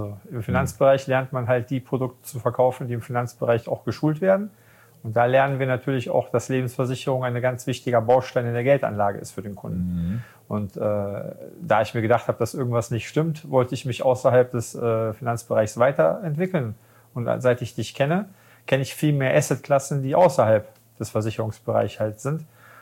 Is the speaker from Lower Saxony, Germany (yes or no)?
no; Düsseldorf, North Rhine-Westphalia, Germany; ich komme aus Düsseldorf.